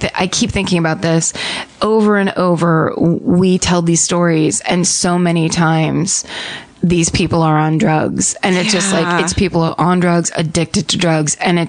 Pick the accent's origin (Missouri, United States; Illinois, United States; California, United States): Illinois, United States; Westchester; I grew up in Westchester, Illinois, when I was 13, my third grade teacher was murdered by her 18-year-old son.